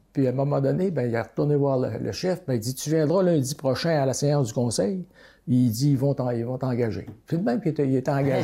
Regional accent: Dolbeau, Quebec, Canada; je suis né à Mistassini, puis j'ai grandi à Dolbo, parce que mon père a bâti une maison sur le boulevard Warburg à Dolbo, puis c'est ça, on a vécu là plusieurs années

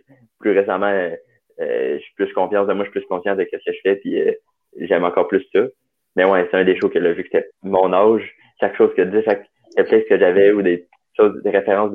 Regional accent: Chambly, Quebec, Canada; on vient de la même ville, là, on vient de Chambly les deux.

